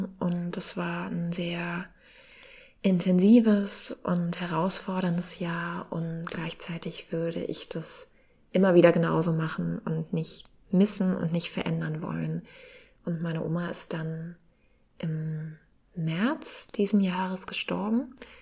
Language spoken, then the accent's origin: German; Southern Germany, Germany; dort in Süddeutschland, wo ich auch geboren bin, was für mich auch ja so meine Heimat eigentlich ist